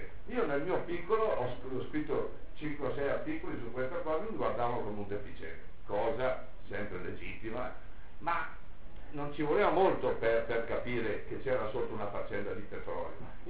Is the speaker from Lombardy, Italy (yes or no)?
yes; Bergamo, Lombardy, Italy; io sono di Bergamo, so come si costruiscono le case